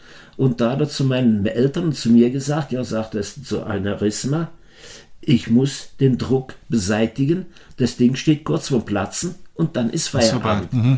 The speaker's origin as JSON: {"language": "German", "region": "Rhineland", "country": "Germany", "tie": "born or raised there", "also_born_or_lived": "Austria", "said": "wir waren im Rheinland nach oben, mein Vater war gebürtiger Österreicher, sind wir später nach Österreich zurück."}